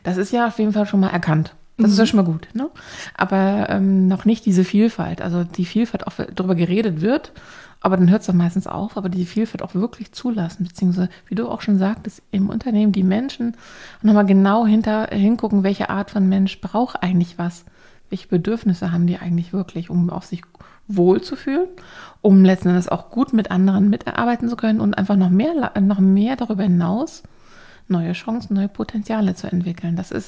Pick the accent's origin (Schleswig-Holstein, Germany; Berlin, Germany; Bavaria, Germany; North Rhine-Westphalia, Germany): Schleswig-Holstein, Germany; Itzehoe; also auch bei uns zu Hause in Itzehoe.